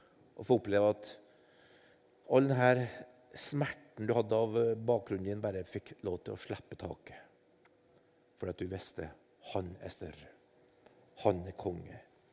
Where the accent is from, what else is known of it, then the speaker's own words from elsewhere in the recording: Oppdal, Trøndelag, Norway; jeg vokste opp i Oppdal på Midtbygda skole.